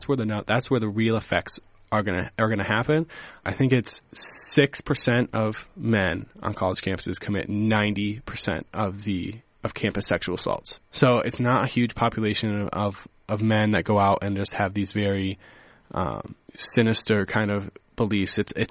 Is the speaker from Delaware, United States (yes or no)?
no; Rockford, Iowa, United States; I'm from Rockford, Iowa, which is north central part of the state, kind of by Mason City.